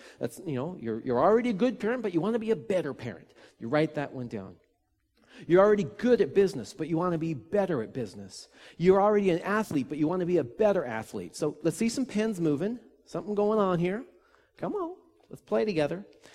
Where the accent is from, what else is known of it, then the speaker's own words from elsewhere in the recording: Nelson, British Columbia, Canada; I grew up in Nelson, British Columbia, and the main city would be on the right-hand side. You can't see it, but our house was on the left-hand side, on the north shore of Nelson.